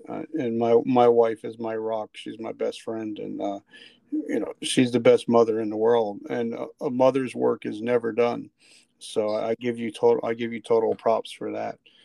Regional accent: New Jersey, United States; I came from Jersey. I was a street kid from Jersey.

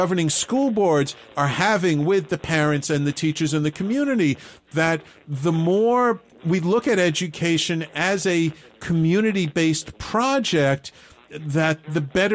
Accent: Bronx, New York, United States; I mean, I grew up in the North Bronx, but you kind of know what was going on in the South Bronx.

